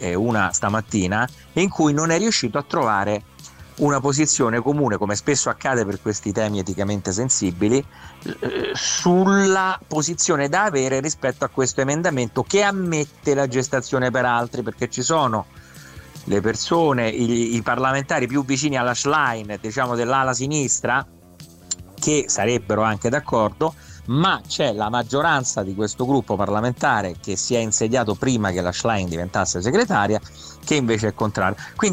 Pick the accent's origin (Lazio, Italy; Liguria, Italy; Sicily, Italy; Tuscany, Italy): Lazio, Italy; Rome; essendo romano sette generazioni.